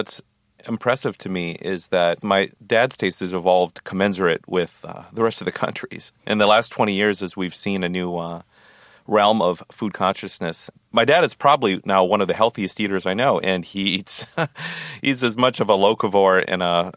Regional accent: Minnesota, United States; That's the Minnesota I grew up

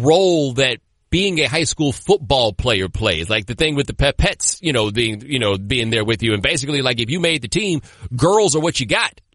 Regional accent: Texas, United States; as a native Texan, well, I wasn't born there, but I grew up there. So, like, as a Texan, I understand, like, the cultural significance of football

